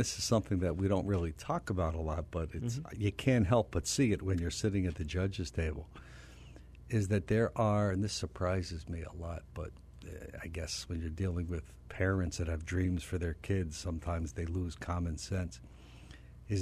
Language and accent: English; Philadelphia, Pennsylvania, United States; But Philadelphia is also known. I mean, it's my hometown, but it's also known as the city that booed Santa Claus.